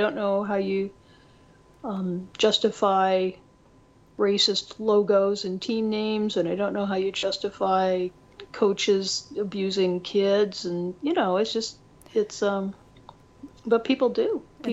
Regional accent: Midwest, United States; Well, as a Midwesterner, and I know Bridget's a Midwesterner also

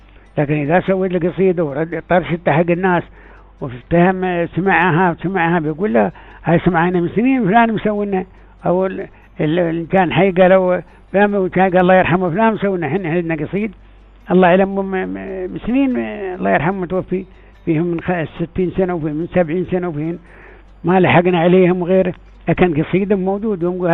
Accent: United Arab Emirates

